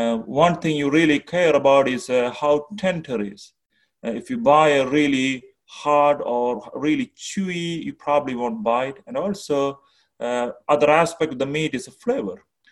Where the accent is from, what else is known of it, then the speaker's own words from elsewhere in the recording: South India, India; I'm originally from India, southern part of India, a lot of ocean, a lot of fish.